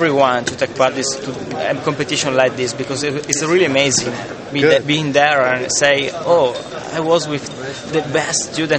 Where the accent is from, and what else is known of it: Turin, Piedmont, Italy; English is a second language